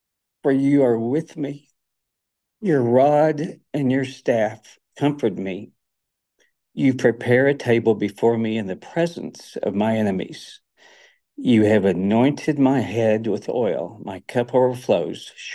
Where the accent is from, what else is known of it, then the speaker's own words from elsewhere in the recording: Texas, United States; Lord, I'm from the United States. I'm from the country of Texas.